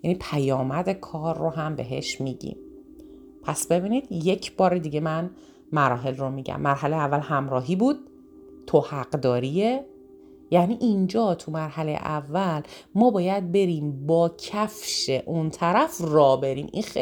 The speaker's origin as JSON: {"language": "Persian", "region": "northern Iran", "country": "Iran", "said": "من دارم مثال های رشتی میزنم، شمالی میزنم به خاطر اینکه خودم شمالی هستم."}